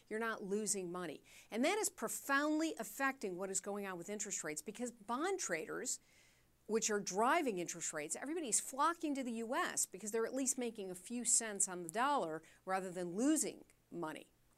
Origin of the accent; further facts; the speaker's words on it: Chicago, Illinois, United States; it was held here in my hometown of Chicago. I'm a huge Chicago booster